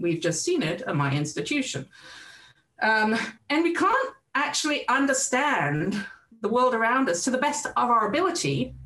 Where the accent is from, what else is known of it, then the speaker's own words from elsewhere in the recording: Cambridge, East of England, United Kingdom; I grew up just outside of Cambridge in the UK.